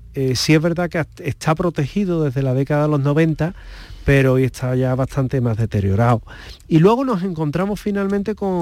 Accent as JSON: {"language": "Spanish", "region": "Scotland", "country": "United Kingdom", "said": "Pues yo soy de Escocia, entonces un castillo escocés."}